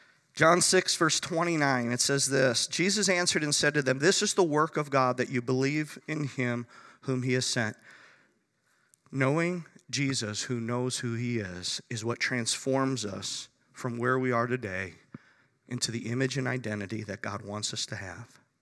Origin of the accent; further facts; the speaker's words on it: Chicago, Illinois, United States; because I come from Chicago, and that's what we do really well with the Cubs and the Bears and now the Blackhawks